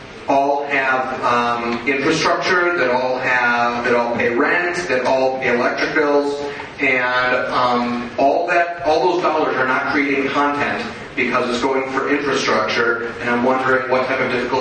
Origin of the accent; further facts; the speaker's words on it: Overland Park, Kansas, United States; I'm from Overland Park, Kansas